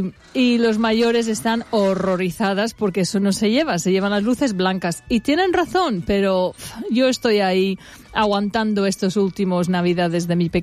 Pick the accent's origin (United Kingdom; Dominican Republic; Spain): United Kingdom; England; Spanish is a second language; moved away; Yo soy inglesa, pero llevo